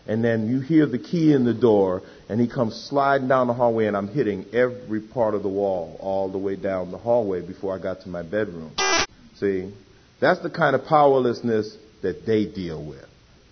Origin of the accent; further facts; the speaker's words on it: New York, United States; the thing that always bothered me about growing up in New York is I never got a chance to join a game.